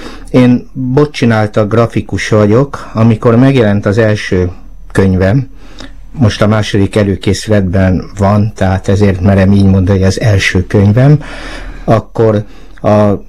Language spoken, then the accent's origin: Hungarian; Szentendre, Pest, Hungary; gyerekkorom óta volt kapcsolatom, mert Szentendrén nőttem fel